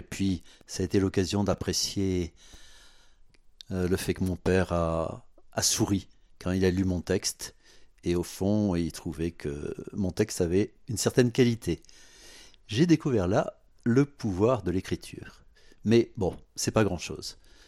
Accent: Marseille, Provence-Alpes-Côte d'Azur, France; also born or lived in Nevers; Je suis né à Nevers, mais rapidement j'ai rejoint Marseille où étaient mes parents. Et j'ai passé toute mon enfance à Marseille. Ensuite, je suis parti à Aix-en-Provence

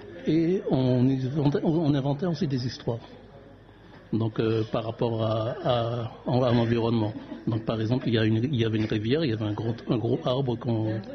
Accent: Martinique, France; now in Marseille, France; Ok, donc je viens de la Martinique. Je suis adopté à Marseille, mais je viens de la Martinique en fait, et d'une mère qui a vécu à Saint-Pierre

